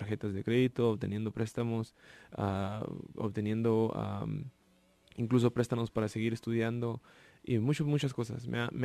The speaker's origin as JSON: {"language": "Spanish", "country": "Mexico", "moved": "yes", "said": "Cuando nosotros con mi mamá y hermanos emigramos de México, fue como resultado de la crisis del peso del 94."}